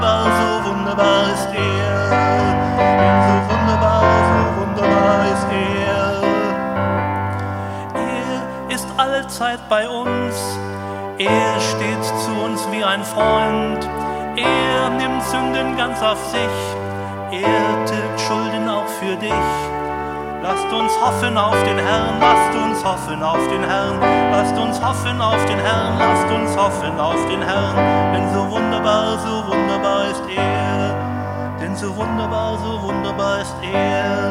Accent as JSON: {"language": "German", "town": "Dittersdorf", "region": "Saxony", "country": "Germany", "said": "Ich komme ja aus Dittersdorf. Dittersdorf, nicht Amtsberg, wohlgemerkt. Dittersdorf."}